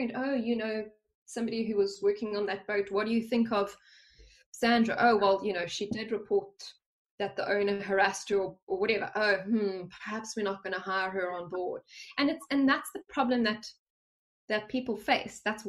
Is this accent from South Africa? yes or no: yes; South Africa; I'm South African